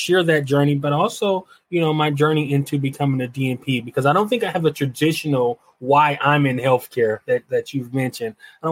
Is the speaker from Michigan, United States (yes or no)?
yes; Detroit, Michigan, United States; Well, you know, I am from Detroit. I spent 30 years in Detroit, born and raised.